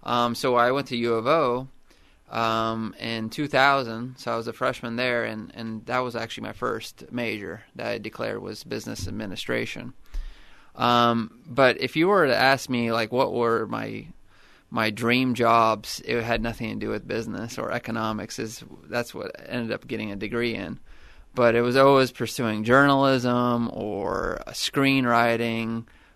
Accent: California, United States; Well, I grew up in the Bay Area, California, and I really didn't know what I wanted to do.

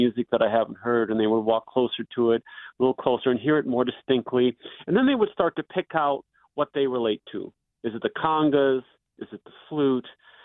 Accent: Davenport, Iowa, United States; I mean, I think I grew up on the Mississippi River in urban Iowa, and it was nothing like the bucolic area that people in other parts of the country might think.

